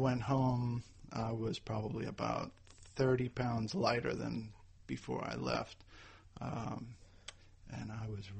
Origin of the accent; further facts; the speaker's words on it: New Orleans, Louisiana, United States; the customers were interested in the fact that I was from New Orleans